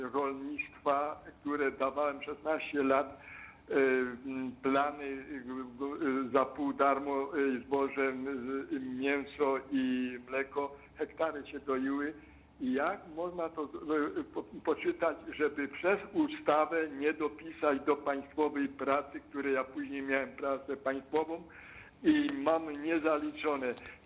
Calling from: Lesser Poland, Poland; Ja z Małopolski dzwonię

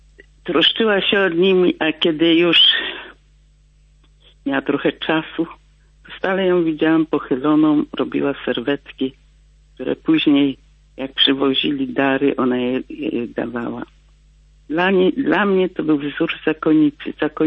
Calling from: Gniezno, Greater Poland Voivodeship, Poland; No, ja z Gniezna.

